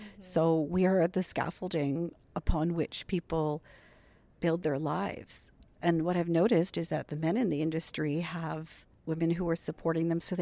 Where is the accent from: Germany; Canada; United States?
Canada; I'm from Canada